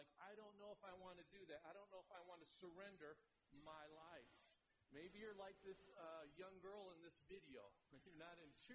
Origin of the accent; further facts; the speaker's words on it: Michigan, United States; I grew up in Michigan and moved down to Florida and packed everything I owned in the car.